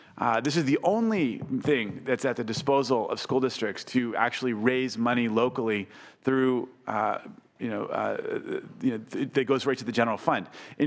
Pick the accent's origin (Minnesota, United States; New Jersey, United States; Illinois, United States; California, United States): California, United States; Santa Monica; I came to the Senate as a former member of the school board in my hometown in Santa Monica and Malibu.